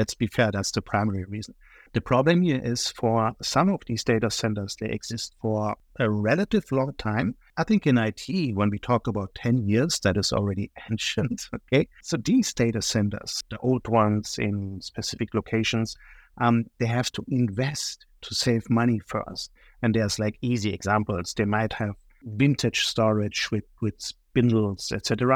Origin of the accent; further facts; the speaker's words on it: Germany; accent: German; And as you probably get from my accent, I'm from Germany